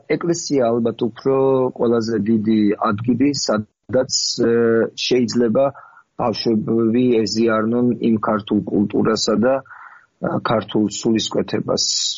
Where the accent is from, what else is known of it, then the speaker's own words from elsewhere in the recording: Tbilisi, Georgia; also born or lived in Kakheti; დავიბადე თბილისში და მე გავიზარდე კიდევაც თბილისში, არასოდეს თავი მე თბილისად არ წარმიდგენია რა, ყოველთვის ვიყავი კახელი. და ეს მე 12 წლის მე ბედმა მარგუნა და გადავედი სოფელში საცხოვრებლად, ბებია პაპასთან.